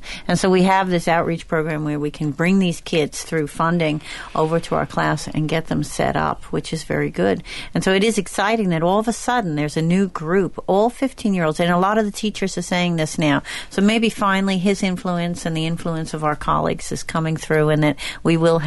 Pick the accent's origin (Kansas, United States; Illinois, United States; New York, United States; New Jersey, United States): New York, United States; I was brought up in the New York school system, which had a very good school system